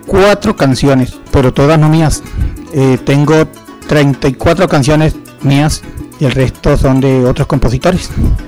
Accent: San Rafael de los Llanos, Arauca, Colombia; born there; moved away; Nací en San Rafael de los Llanos, orientales de Colombia, Arauca.

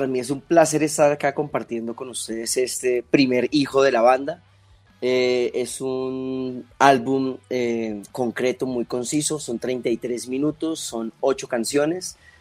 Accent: Fusagasugá, Cundinamarca, Colombia; now in Bogotá, Colombia; yo que soy fusagasugueño nato, siempre allá nos recalcan que somos del Sumapaz, y es súper bonito. Y cuando yo llegué ya a vivir a Bogotá, me di cuenta que evidentemente somos del Sumapaz

